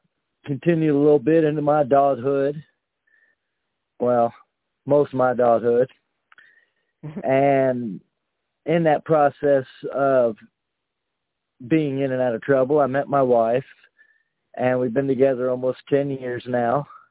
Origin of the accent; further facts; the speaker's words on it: LaGrange, Indiana, United States; Well, I grew up in Indiana, way up north, what we northerners call the Amish territories. A little town called LaGrange. Then I bounced down to Florida for a year when I was like 8 or 9. Back home again to LaGrange area.